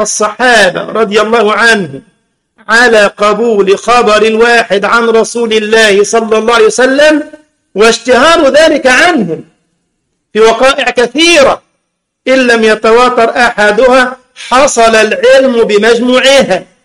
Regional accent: Egypt; هو ده المثل عندنا في مصر، مال الكنزي للنزهي

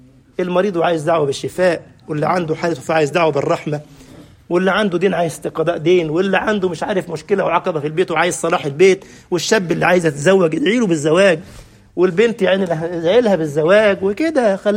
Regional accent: Cairo, Cairo Governorate, Egypt; طبعا منطقة التجمع عندنا في القاهرة

